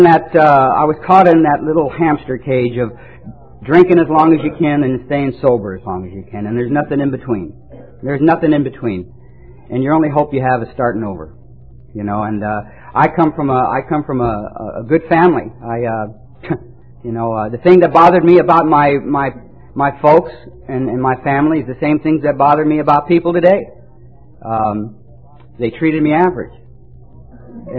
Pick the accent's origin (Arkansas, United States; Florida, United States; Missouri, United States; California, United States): California, United States; also born or lived in Detroit; I was born in Detroit, and foster home took us out around 4 years old, and they brought us to California.